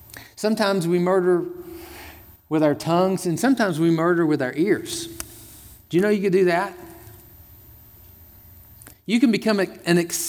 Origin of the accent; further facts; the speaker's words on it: Texas, United States; But I'm from Texas, so I want to thank you on behalf of all my native Texans for all the volunteers you sent